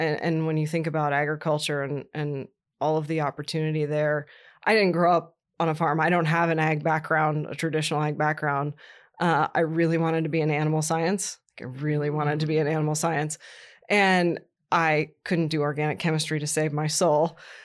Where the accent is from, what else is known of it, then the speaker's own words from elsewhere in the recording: Columbus, Ohio, United States; but I was raised in Columbus, Ohio. I joke that I was a Buckeye by birth and a Boilermaker by choice.